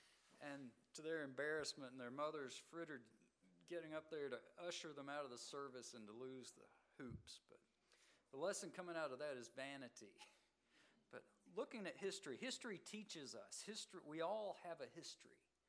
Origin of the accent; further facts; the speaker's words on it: Georgia, United States; I remember growing up in Georgia, looking out over the fields with the terraces out front of my great aunt's farmhouse they lived in.